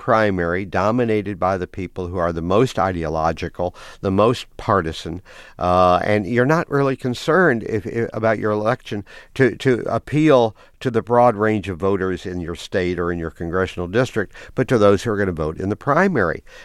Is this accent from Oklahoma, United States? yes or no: yes; Oklahoma City, Oklahoma, United States; I'm from a city. I'm from Oklahoma City, pretty good sized city, and I'm very much an urban guy.